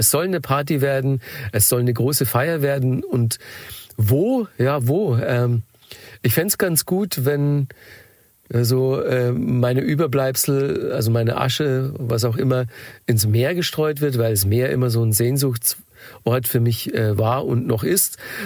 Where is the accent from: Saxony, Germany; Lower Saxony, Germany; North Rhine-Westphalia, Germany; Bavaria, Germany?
Bavaria, Germany; ich bin ja ursprünglich aus Bayern und ich bin streng katholisch erzogen worden